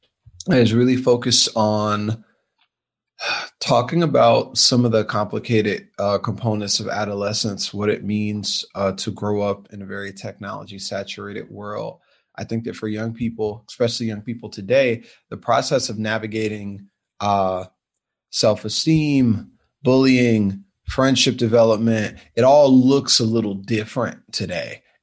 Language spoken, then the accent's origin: English; Atlanta, Georgia, United States; I am based in Atlanta, Georgia. Atlanta's where I'm hanging my hat right now. Born and raised here.